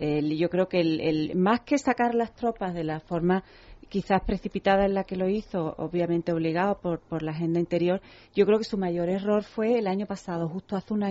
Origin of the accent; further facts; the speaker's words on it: Spain; como española